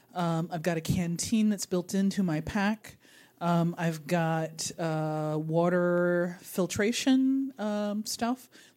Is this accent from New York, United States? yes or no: yes; Brooklyn, New York, United States; And I grew up in Brooklyn in Mobile, Alabama, where volcanoes were like the last thing you needed to worry about.